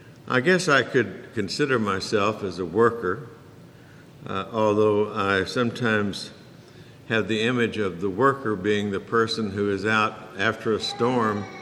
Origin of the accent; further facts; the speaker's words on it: Texas, United States; I grew up in Texas where unions were almost a bad word.